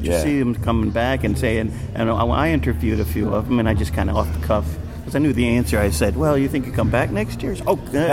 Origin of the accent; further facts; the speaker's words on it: Towson, Maryland, United States; moved away; I grew up in Towson, and actually I've been away for quite a while.